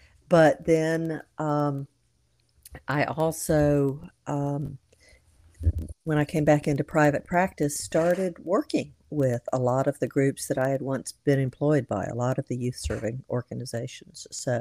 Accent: Georgia, United States; I grew up in North Georgia. My family is hillbilly from way back when.

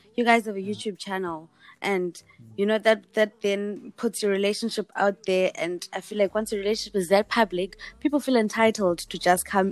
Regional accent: Bulawayo, Zimbabwe; I come from Bulawayo, and there's a lot of intertribal relationships there, like Shona Ndebele and other tribes

